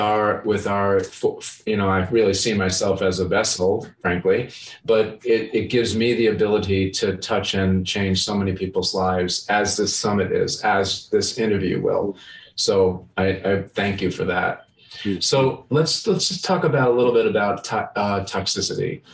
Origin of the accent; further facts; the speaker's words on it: New York, United States; now in Chicago, United States; And I grew up in New York, and then I moved to Chicago.